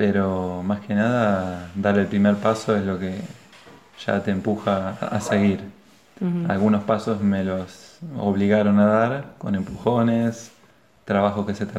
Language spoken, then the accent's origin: Spanish; San Fernando, Buenos Aires Province, Argentina; Yo soy de San Fernando y yo de Becker.